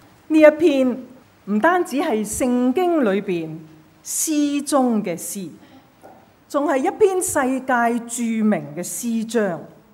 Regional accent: Hong Kong; 青草地，溪水旁，我哋香港人好恨啊！

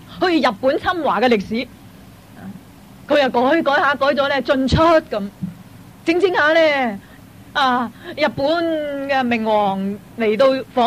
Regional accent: China; 我们中国人很喜欢烫鸡杀鸭，

